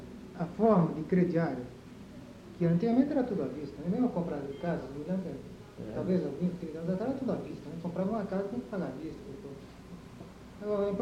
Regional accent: Indianópolis, Brazil; born there; Quando eu nasci em Indianópolis. Naquela época que eu nasci, aquilo era o fim do mundo

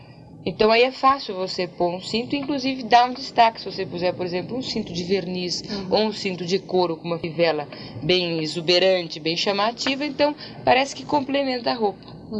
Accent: Brazil; now in Spain; Como boa brasileira, nunca tinha visto a neve. Então, eu fui para a Espanha com uma bolsa de estudos e cheguei na Espanha em agosto.

